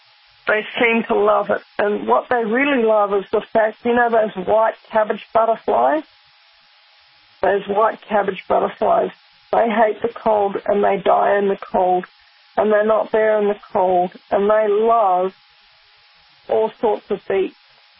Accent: Rotorua, Bay of Plenty, New Zealand; And I grew up in Rotorua in New Zealand, and we would get a snow shower maybe about once every 5 years.

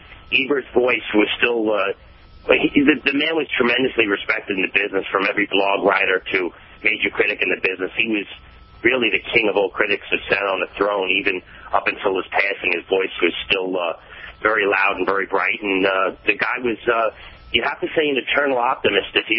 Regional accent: Brooklyn, New York, United States; Well, the first memory I have was, when I grew up in Brooklyn, New York, and in 1978, I remember turning on Picture Tube television on PBS

